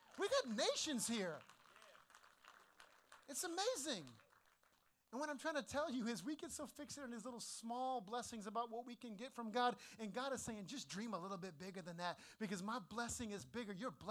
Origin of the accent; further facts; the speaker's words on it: New Orleans, Louisiana, United States; And my grandmother, she lived in New Orleans, my hometown. She grew up in New Orleans.